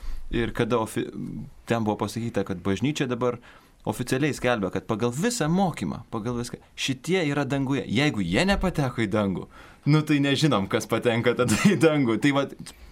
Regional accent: Kaišiadorys, Kaunas County, Lithuania; aš augau Kaišiadoryse

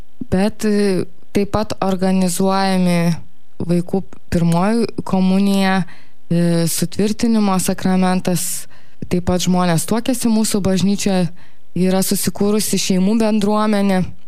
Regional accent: Mažeikiai, Telšiai County, Lithuania; born there; Pati aš esu gimus Mažeikiuose.

